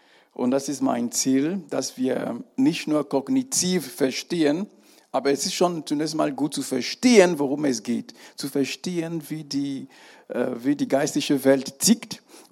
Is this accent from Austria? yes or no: no; Cameroon; born there; German is a second language; Und ich kenne das auch in Kamerun, wo ich geboren bin.